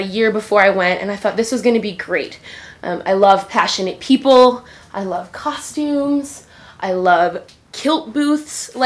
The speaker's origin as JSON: {"language": "English", "region": "East Coast", "country": "United States", "tie": "born or raised there", "said": "I grew up on the East Coast, and when I got to Chicago, I was stoked about college"}